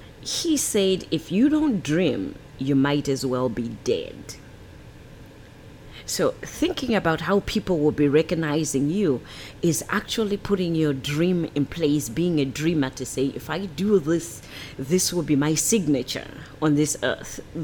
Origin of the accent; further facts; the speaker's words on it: Zimbabwe; And I think one question that I grew up in Zimbabwe, you know, as you all know.